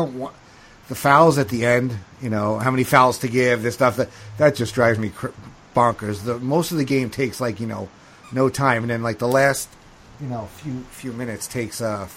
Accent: New York, United States; I'm from New York. Didn't grow up watching a lot of basketball because my dad's not into it.

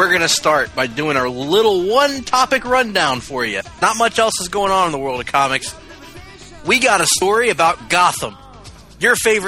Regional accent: Alabama, United States; accent: Alabama; Welcome to another edition as I slowly morph from my accent back into my normal accent here in Alabama.

